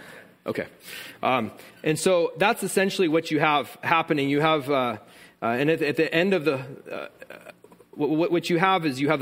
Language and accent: English; California, United States; I'm from California where we have earthquakes, big earthquakes.